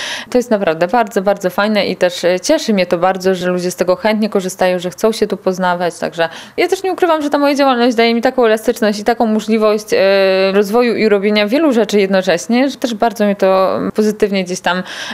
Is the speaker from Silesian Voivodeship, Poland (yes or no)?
no; Lublin Voivodeship, Poland; bo u nas na Lubelszczyźnie jest dużo mniej.